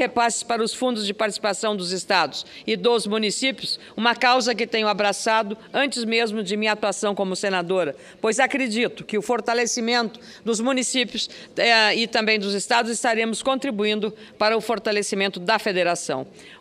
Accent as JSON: {"language": "Portuguese", "town": "Lagoa Vermelha", "region": "Rio Grande do Sul", "country": "Brazil", "tie": "born or raised there", "said": "assinada pelo ex-prefeito da minha terra, Lagoa Vermelha, Moacir Volpato"}